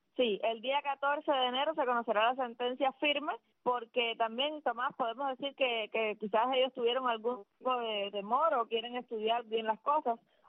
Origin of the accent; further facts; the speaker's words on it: Cuba; nosotros también somos ciudadanos cubanos